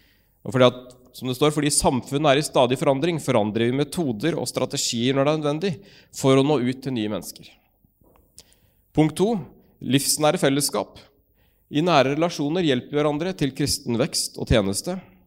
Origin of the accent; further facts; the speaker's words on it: Larvik, Vestfold, Norway; accent: Larvik dialect; also born or lived in Bergen; Og opprinnelig så er jeg fra Larvik, så derfor så snakker jeg larvikansk, hvis noen lurte på dialekten. Selv om det begynner å bli lenge siden jeg bodde i Larvik da, så holder jeg fast på østlandsdialekten.